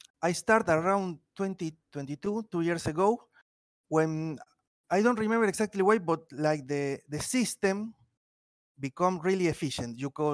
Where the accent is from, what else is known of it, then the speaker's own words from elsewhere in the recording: Argentina; English is a second language; Well, I am from Argentina, South America